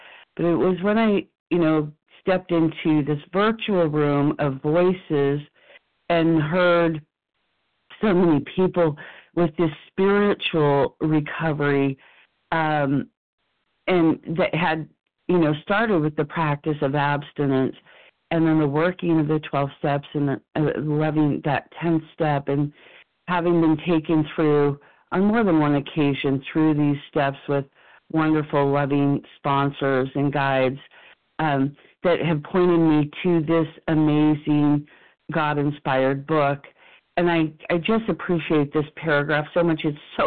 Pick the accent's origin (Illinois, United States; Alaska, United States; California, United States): California, United States; and I'm living in my home state of California.